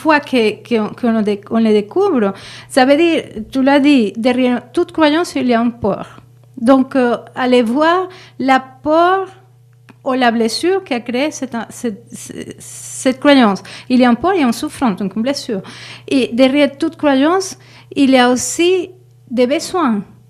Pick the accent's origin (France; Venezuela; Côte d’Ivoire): Venezuela; Je viens du Venezuela.